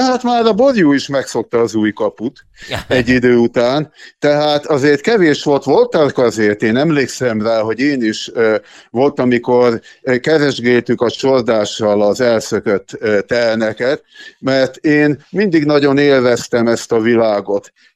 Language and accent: Hungarian; Gyöngyös, Heves, Hungary; Én gyöngyösi származású vagyok, mátrai. Ennek ellenére a választott szülőhazám Szabolcs-Szatmár Bereg megye